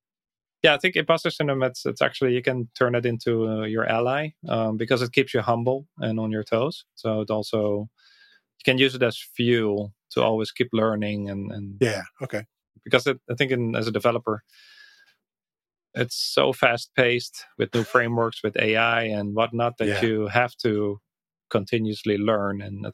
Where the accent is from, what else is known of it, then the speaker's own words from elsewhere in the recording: Netherlands; first language Dutch; English is a second language; So Dutch is my native tongue. I'm originally Dutch. And then English, I speak that the whole day with everybody.